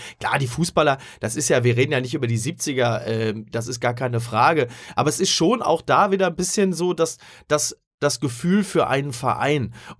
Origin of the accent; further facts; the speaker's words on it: Kassel, Hesse, Germany; Und ich komme aus Kassel-Brauxel